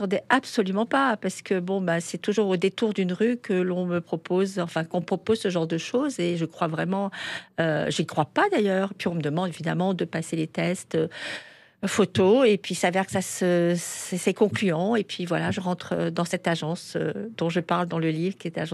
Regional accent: Casablanca, Casablanca-Settat, Morocco; also born or lived in Suresnes; Paris étant un petit peu difficile pour élever ses filles, maman avait préféré le soleil du Maroc, plus, on va dire... adéquate pour de jeunes enfants.

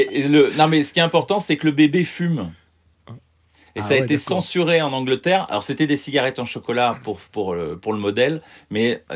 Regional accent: Aix-en-Provence, Provence-Alpes-Côte d'Azur, France; Je suis d'Aix-en-Provence, donc dans le vrai sud.

